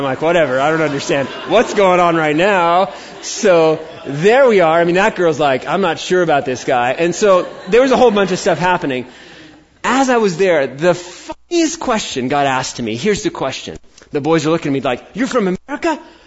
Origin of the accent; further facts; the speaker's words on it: United States; And they said, you're American? You know, I'm like, yes, I'm American.